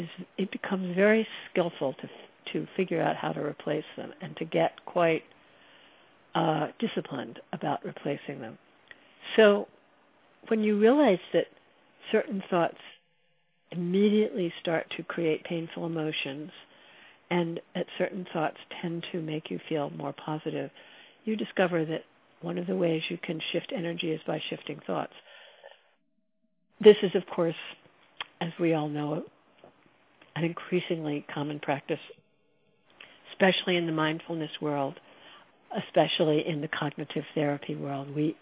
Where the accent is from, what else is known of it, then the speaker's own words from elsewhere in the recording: New Jersey, United States; You know, I'm the child of my parents. I grew up in New Jersey.